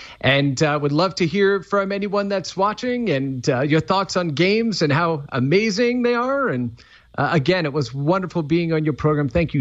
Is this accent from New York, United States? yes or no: yes; New York, United States; You know, growing up in New York, it's how many blocks could I walk before it got dark, before I had to come home again?